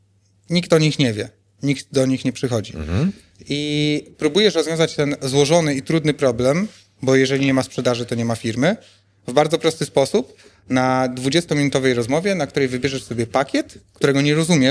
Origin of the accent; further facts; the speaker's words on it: Rzeszów, Subcarpathian Voivodeship, Poland; ja jestem z Rzeszowa, mamy Dolinę Lotniczą